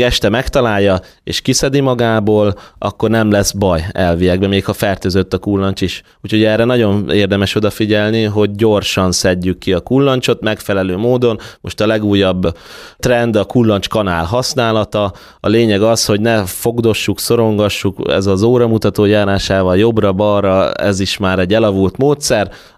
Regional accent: Hungary; meg egy magyarok vagyunk itt alaphangulat a kis pálinka a túra során

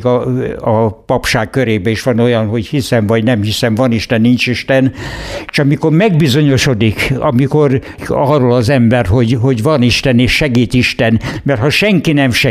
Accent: Tótkomlós, Békés, Hungary; hát nem ott születtem, magon születtem, de én 26 éves koromig voltam csak Komlóson

